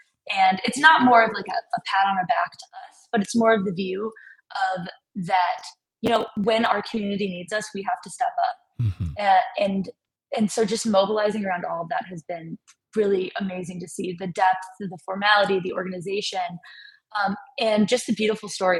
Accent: Milwaukee, Wisconsin, United States; So I grew up in the Milwaukee area.

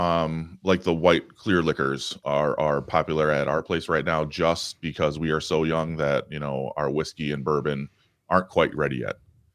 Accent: Madison, Wisconsin, United States; I'm actually from the Madison area.

